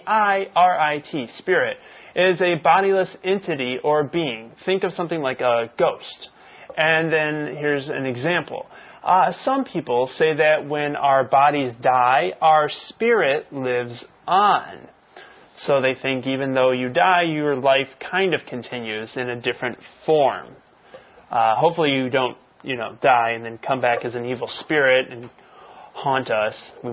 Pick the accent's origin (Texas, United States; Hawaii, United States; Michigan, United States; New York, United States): Michigan, United States; I have a Detroit Tigers baseball cap because it's my favorite team from my home state.